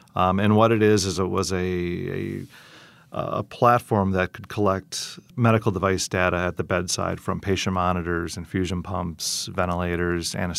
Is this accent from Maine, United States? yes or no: no; Wisconsin, United States; So I grew up in the Fox Valley, and my grandfather started that company in Neenah